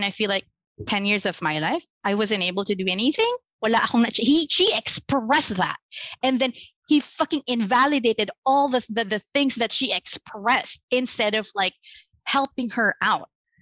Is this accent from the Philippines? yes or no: yes; Philippines; he would have wanted from me as a Filipina wife would be someone to be a maid.